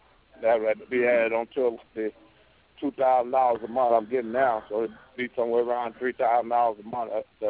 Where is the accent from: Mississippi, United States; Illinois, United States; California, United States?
Mississippi, United States; I'm from Mississippi.